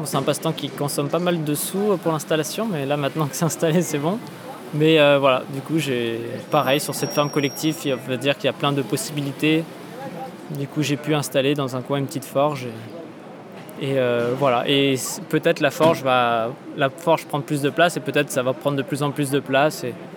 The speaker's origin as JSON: {"language": "French", "town": "Chambéry", "region": "Auvergne-Rhône-Alpes", "country": "France", "said": "ils étaient de Chambéry aussi, de là d'où je viens."}